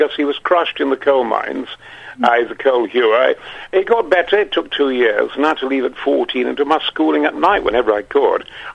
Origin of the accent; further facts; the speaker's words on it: Goldthorpe, Yorkshire and the Humber, United Kingdom; also born or lived in Mexborough; I was born in Mexborough and then lived in Goldthorpe, a halfway between Doncaster and Barnsley, a coal mining village.